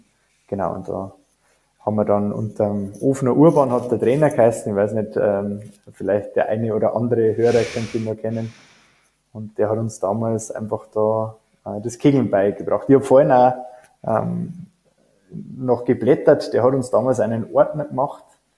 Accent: Deggendorf, Bavaria, Germany; Deckendorf ist auch meine Heimatstadt, dort bin ich groß geworden.

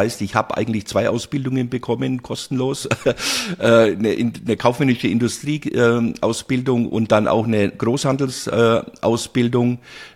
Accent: Glashütten, Bavaria, Germany; also born or lived in Bayreuth; Ja, ich bin also in Bayreuth geboren eigentlich, aber ländlich geprägt. Das heißt, nach der Geburt war ich dann in Glashütten. Das war eigentlich dann lange meine Heimat und war dort auch verheiratet und hatte meine Kinder auch dort.

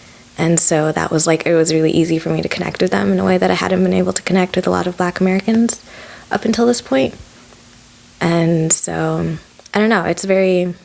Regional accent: Kenya; born there; moved away; I was born in Kenya

